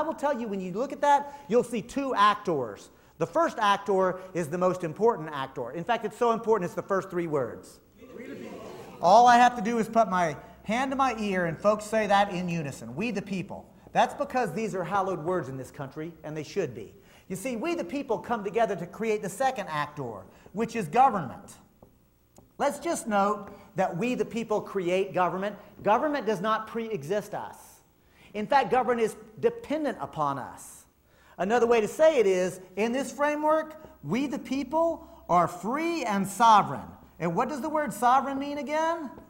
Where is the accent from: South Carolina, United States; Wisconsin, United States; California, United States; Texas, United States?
Texas, United States; Look, I'm from Texas, y'all. I don't need my mama's permission.